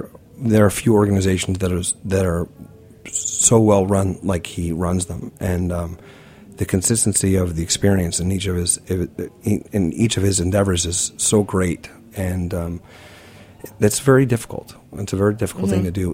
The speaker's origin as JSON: {"language": "English", "town": "New York City", "region": "New York", "country": "United States", "tie": "born or raised there", "said": "I grew up in New York. I root for both."}